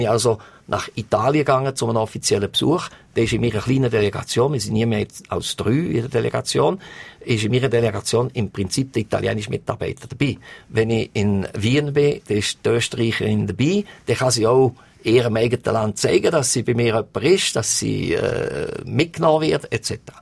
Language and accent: German; Switzerland; als Schweizer